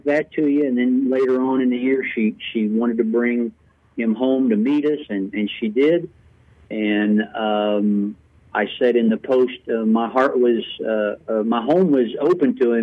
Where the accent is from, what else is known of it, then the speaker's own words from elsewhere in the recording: Germantown, Kentucky, United States; I grew up in Kentucky, not too far away from the Lexington area, up in Bracken County, a little town called Germantown.